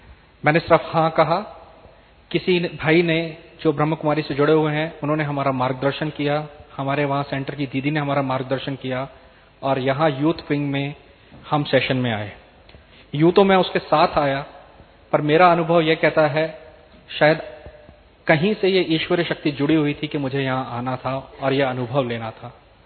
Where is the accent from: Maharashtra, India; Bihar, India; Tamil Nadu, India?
Maharashtra, India; Pune; और मैं पुणे से आया हुआ हूँ।